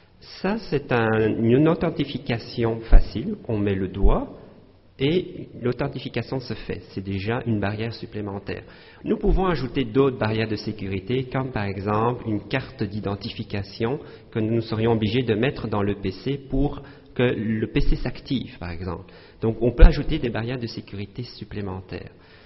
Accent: Belgium; now in Canada; Je viens moi-même de Belgique et le choc culturel, quand je suis arrivé au Canada, je pensais qu'il n'y aura pas de problème

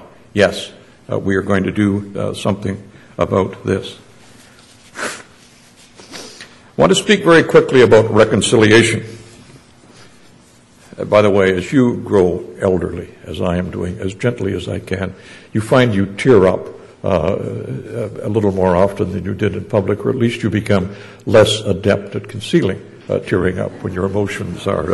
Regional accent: Alberta, Canada; Chief Littlechild and I were raised within sight of the Rocky Mountains in Alberta, in little communities about 200 miles apart. And I grew up in a generous family, in a generous town

